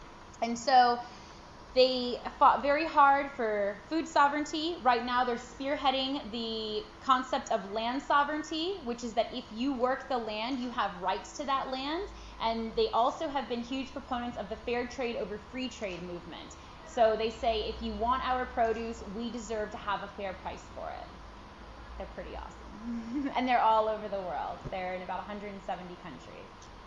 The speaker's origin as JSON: {"language": "English", "country": "Puerto Rico", "tie": "born or raised there", "also_born_or_lived": "New York City, United States", "said": "So I'm first generation American, and I grew up in New York City in Puerto Rico. And growing up in Puerto Rico, we have very close ties to the land."}